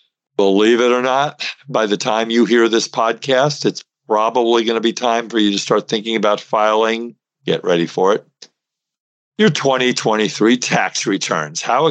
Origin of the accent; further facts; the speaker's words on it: Brooklyn, New York, United States; now in California, United States; Well, I grew up in East Flatbush, Brooklyn, New York, so I understand kind of how that works. And when I moved to California, everybody liked the way I talk